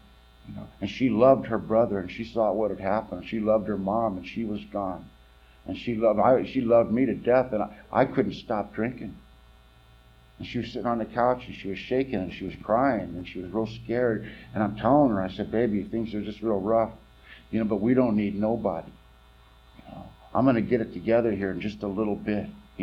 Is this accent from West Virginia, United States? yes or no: no; California, United States; Listen, I'm from California. Let me out of here.